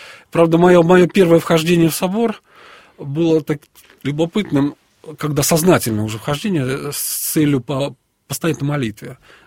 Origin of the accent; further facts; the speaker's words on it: Kyiv, Ukraine; also born or lived in Donbas; По духу киевлянин. Угу. Родился я в Донбассе, как ни странно. Но отец мой киевлянин и мать, и просто они уехали добровольцами поднимать Донбасс, я там родился в Донбассе.